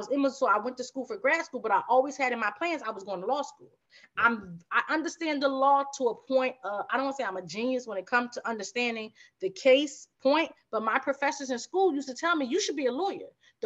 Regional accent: Newark, New Jersey, United States; I grew up in Newark in the 80s.

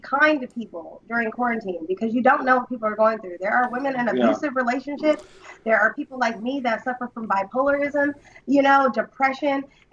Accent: Sacramento, California, United States; Shout out to y'all in my hometown of Sacramento.

